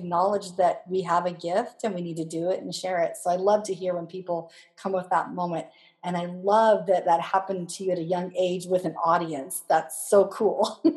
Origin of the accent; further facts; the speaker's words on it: Longview, United States; And so for you listeners that are listening, you'll know that I'm from Longview.